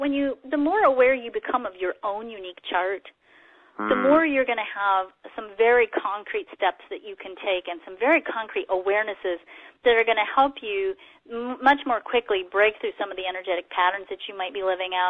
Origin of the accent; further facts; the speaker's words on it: Texas, United States; I'm a mom and I'm a Texan.